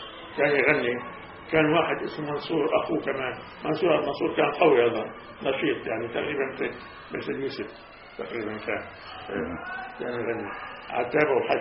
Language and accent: Arabic; Palestine; moved away as an adult; هربت ماشي من فلسطين طلعت لحالي براسي